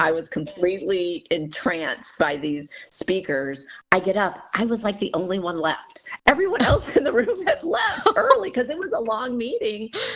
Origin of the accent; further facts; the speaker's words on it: Ferguson, Missouri, United States; now in Springfield, United States; So I grew up in Ferguson, and so I was a dietitian in St. Louis for a long time, for about half of my career.